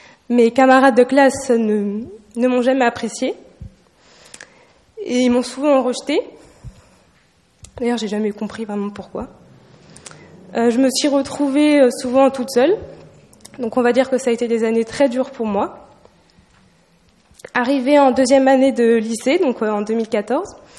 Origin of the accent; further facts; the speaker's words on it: Colmar, Grand Est, France; je suis originaire d'Alsace, et donc plus précisément de Colmar, dans le Haut-Rhin. Donc, je suis fille de la fille de Anne et de Christian, qui étaient pasteurs en Alsace.